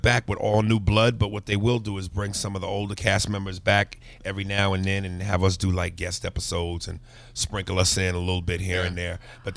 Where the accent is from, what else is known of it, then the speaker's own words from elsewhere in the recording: Mobile, Alabama, United States; I'm from Mobile, Alabama